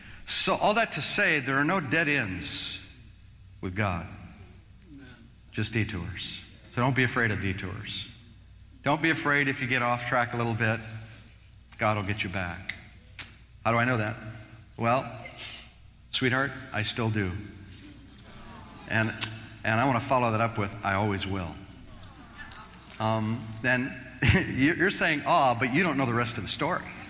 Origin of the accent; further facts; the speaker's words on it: California, United States; I'm just hanging out in my hometown in Northern California